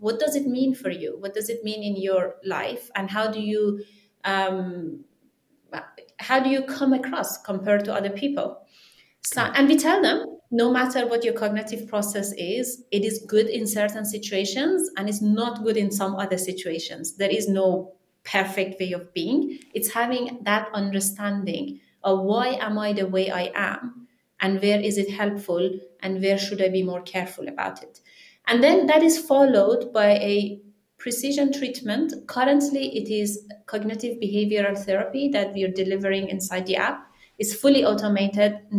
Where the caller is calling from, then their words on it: London, United Kingdom; From London, Victoria.